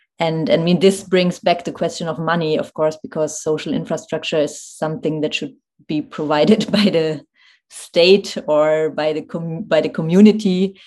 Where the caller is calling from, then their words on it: Berlin, Germany; English is a second language; Thank you very much for the lecture that I'm listening now from Berlin.